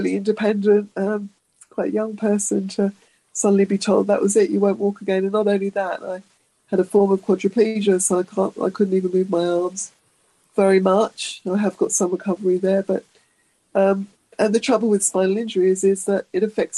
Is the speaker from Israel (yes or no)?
no; England, United Kingdom; moved away as an adult; also born or lived in London; now in Sydney, Australia; I'd arrived in Sydney a few years prior after I grew up in England and had worked in London for a number of years